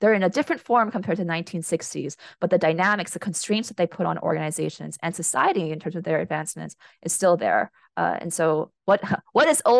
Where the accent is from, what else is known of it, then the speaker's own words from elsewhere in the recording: Hawaii, United States; One of the issues that we have in Hawaii right now is that I'm from Hawaii, this is why I'm bringing it up